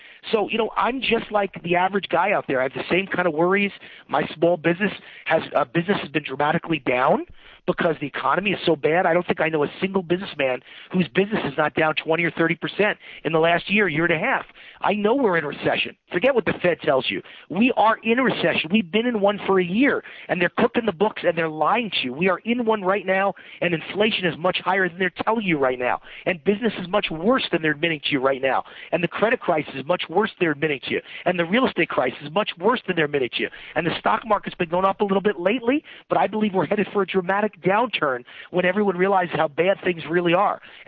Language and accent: English; Las Vegas, Nevada, United States; the most important thing is that I'm from Las Vegas and I'm an odds maker by profession